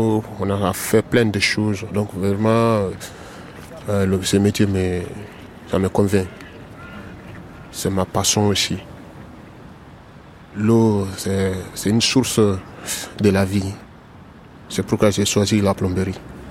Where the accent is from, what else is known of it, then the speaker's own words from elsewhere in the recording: Guinea; now in Paris, France; J'ai 18 ans. Je viens de la Guinée-Conakry.